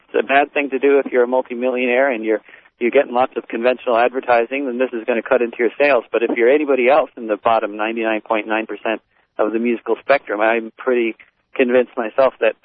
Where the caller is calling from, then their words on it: New York City, New York, United States; From New York City. We just played a gig in New York City at the Theater for a New City.